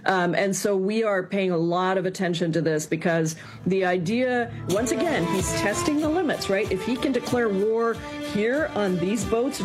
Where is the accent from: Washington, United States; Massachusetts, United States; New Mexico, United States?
Washington, United States; Flock has been used right here in my home state of Washington